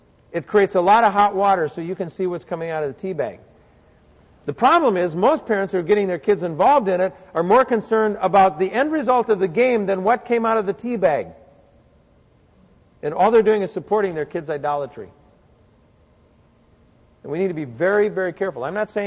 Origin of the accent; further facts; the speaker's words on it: South Dakota, United States; I grew up in South Dakota on a cattle farm, and I would go with my grandfather to the meat packing plant